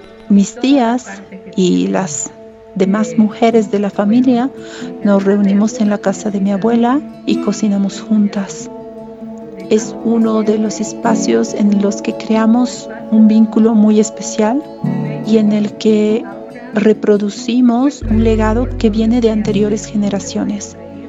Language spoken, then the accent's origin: Spanish; Bolivia; soy boliviana y vivo en Cochabamba, la capital gastronómica de Bolivia.